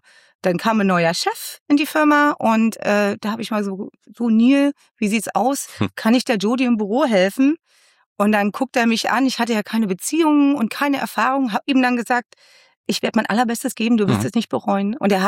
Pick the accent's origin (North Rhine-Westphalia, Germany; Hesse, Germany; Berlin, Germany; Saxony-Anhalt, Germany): Saxony-Anhalt, Germany; Köthen; Genau, ich komme aus Köthen. Ja. Eigentlich der schönen Bachstadt Köthen mittlerweile hat es leider einen anderen Namen bekommen, aber ja, ich bin Ossi und bin da sehr gerne aufgewachsen.